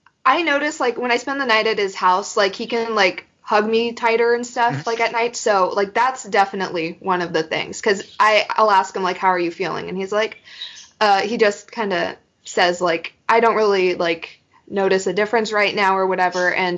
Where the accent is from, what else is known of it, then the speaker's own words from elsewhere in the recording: United States; In the future, I want to be, like, the director of an Indian education program because I'm Native American.